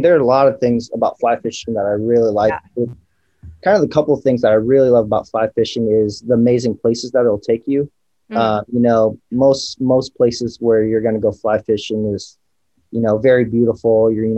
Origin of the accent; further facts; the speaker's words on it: Michigan, United States; now in California, United States; I grew up in Michigan. So, you know, that's all everyone do up there is they either fish or they hunt.